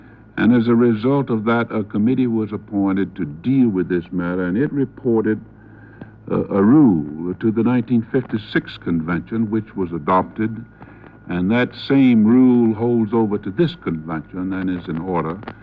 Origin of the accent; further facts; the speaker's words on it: the South, United States; But I don't think that my selection as a Southerner was determined because they felt that that would help heal wounds of the South